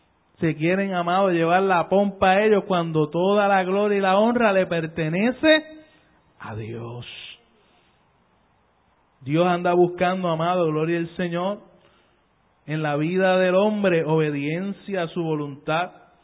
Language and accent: Spanish; Puerto Rico; Esto es como buen puertorriqueño, lo estoy poniendo, le estoy dando sazón para que usted se lo disfrute en esta noche.